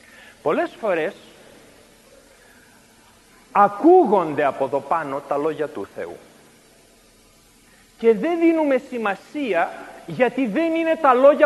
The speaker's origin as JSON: {"language": "Greek", "country": "Greece", "said": "Ως Έλληνες έχουμε τάση στην γκρίνια και στο παράπονο."}